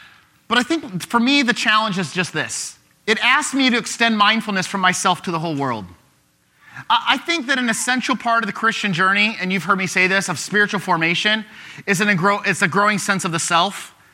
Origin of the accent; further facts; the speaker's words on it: Glassford, Illinois, United States; I grew up out in Glassford, and so many farms out in that in rural Peoria County